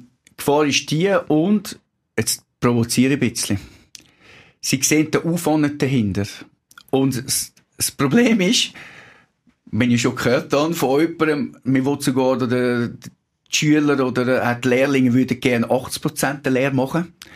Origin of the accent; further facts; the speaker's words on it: Switzerland; als Schweizer Mentalität